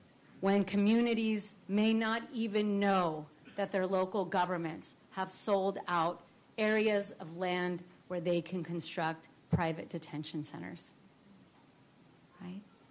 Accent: San Jose, California, United States; I grew up in San Jose, California. This was the first Japantown ever in the U.S. is in San Jose.

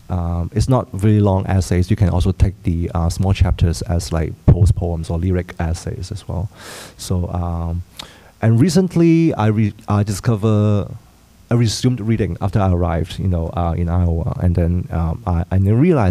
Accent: Hong Kong; English is a second language; I'm from Hong Kong, and I write my poetry in my second language, in English.

